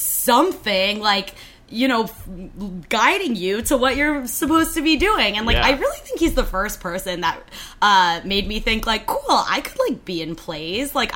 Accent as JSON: {"language": "English", "town": "Yardley", "region": "Pennsylvania", "country": "United States", "tie": "born or raised there", "said": "I grew up in Yardley, Pennsylvania."}